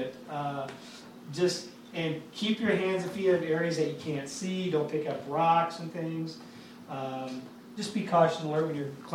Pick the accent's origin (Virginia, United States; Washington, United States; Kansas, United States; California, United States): Washington, United States; Wenatchee; like I mentioned, I'm from Wenatchee. Over here in Eastern Washington.